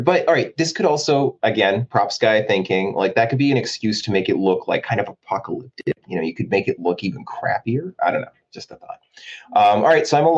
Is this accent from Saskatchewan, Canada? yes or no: yes; Saskatchewan, Canada; I grew up in Saskatchewan, I'm from the prairies